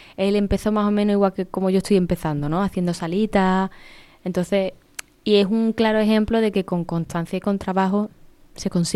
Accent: Seville, Andalusia, Spain; now in Madrid, Spain; Yo me vine de Sevilla, de Sevilla me fui a Madrid

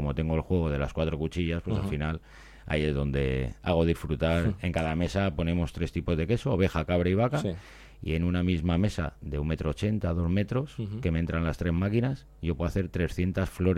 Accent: Bilbao, Basque Country, Spain; Al final yo digo que soy de Bilbao, ¿no?

